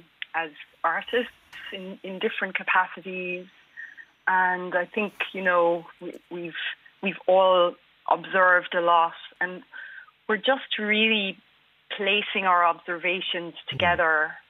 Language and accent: English; Munster, Ireland; I'm from the Burren in County Clare. I grew up there.